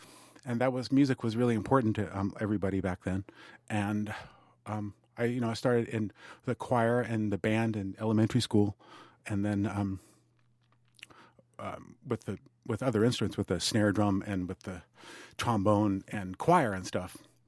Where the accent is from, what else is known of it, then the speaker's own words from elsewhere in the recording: Oakland, California, United States; born there; No, I was born in Oakland, California.